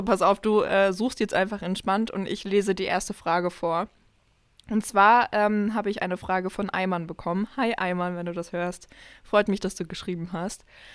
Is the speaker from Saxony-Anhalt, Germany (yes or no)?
yes; Halle, Saxony-Anhalt, Germany; wollte ich einfach nur noch so raus aus Halle, was anderes sehen. Ich hatte keine Lust mehr auf meine Heimatstadt.